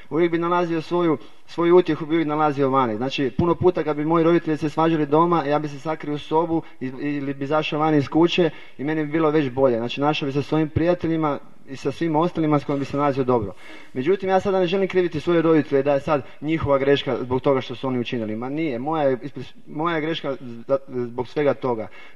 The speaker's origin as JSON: {"language": "Croatian", "town": "Zagreb", "region": "City of Zagreb", "country": "Croatia", "said": "dolazim iz Zagreba."}